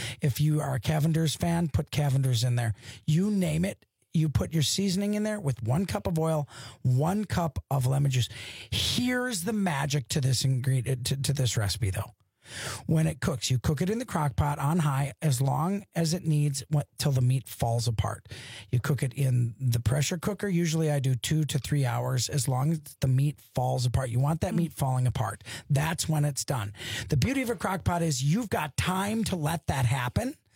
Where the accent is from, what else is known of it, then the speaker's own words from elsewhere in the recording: Wisconsin, United States; Just do just Cheese Whiz. I'm from Wisconsin, so